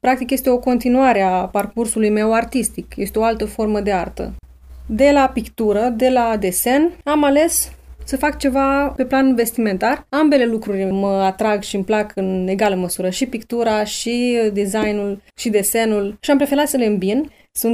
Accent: Iași, Iași County, Romania; also born or lived in France; M-am întors în Iași, orașul meu natal. Am preferat să aleg Iași pentru că aici mă simt acasă, aici am și prietenii și familia.

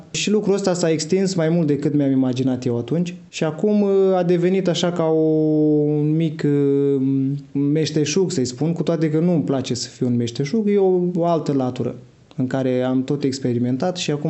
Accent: Matca, Galați County, Romania; Din județul Galați, comuna Matca, o comună plină de verdeață, cu roșii, castraveți și toate legumele de trebuință.

